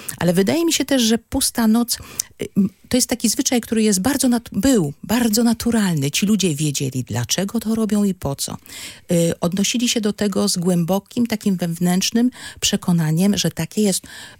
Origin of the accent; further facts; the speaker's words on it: Podlaskie Voivodeship, Poland; Ja nie jestem z Kaszub. Ja przywędrowałam tutaj z Podlasia.